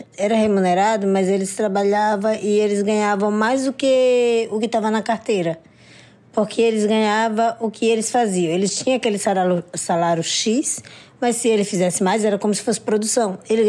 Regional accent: Natal, Rio Grande do Norte, Brazil; sou nordestina, nasci em Natal, Rio Grande do Norte, mais pro interior de Natal do que na cidade. Morei minha vida toda, nasci em fazenda

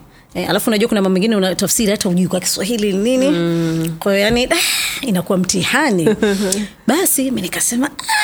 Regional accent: Tanzania; nimetokea Tanzania, ni mwandishi wa habari

